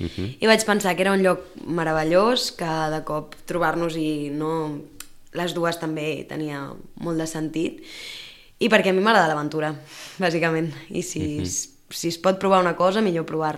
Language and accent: Catalan; Barcelona, Catalonia, Spain; Nosaltres vam obrir Barcelona perquè som de Barcelona.